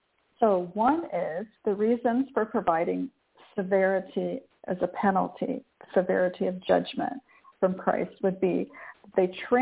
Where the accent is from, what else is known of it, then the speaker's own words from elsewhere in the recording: Michigan, United States; I grew up in Michigan, and it used to just snow 3 feet.